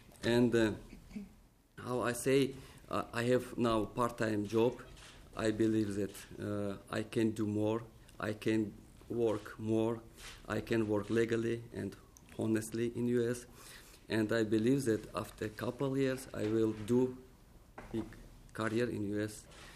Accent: Tajikistan; English is a second language; moved away as an adult; now in United States; I am from Tajikistan. It's a small country from Central Asia. I live in U.S. only 6 months. We arrived in August 2008 with my family.

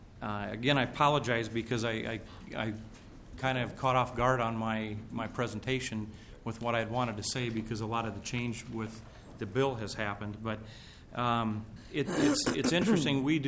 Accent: Hutchinson, Minnesota, United States; I am a CPA from Hutchinson and representing the Minnesota Association of Public Accountants

